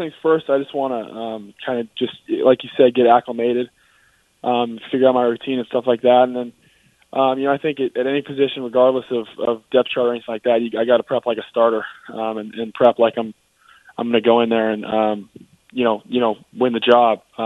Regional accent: California, United States; growing up in the Bay Area, you know, everyone when he was at Cal

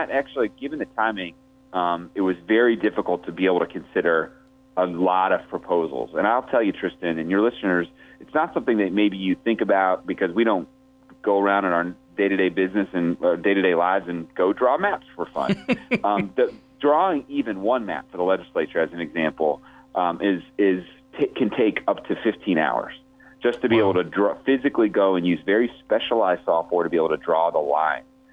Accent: Nebraska, United States; also born or lived in Texas; I'm born and raised in Nebraska. Middle of five kids. I lived out of state for college, met my wife down in Texas, recruited her back here.

